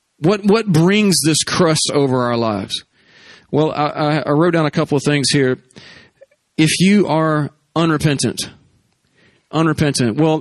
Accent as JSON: {"language": "English", "region": "the South", "country": "United States", "said": "I know I'm from the South."}